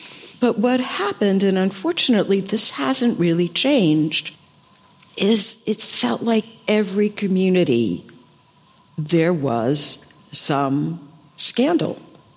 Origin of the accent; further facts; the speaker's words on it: Boston, Massachusetts, United States; So whenever there was a school vacation, I grew up in Boston, I would go visit my aunt.